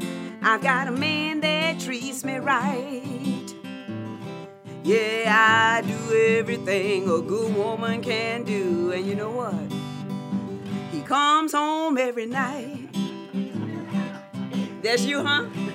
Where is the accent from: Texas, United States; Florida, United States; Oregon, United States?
Florida, United States; now in Atlanta, United States; I'm originally from Florida, but I live up in here in Atlanta now.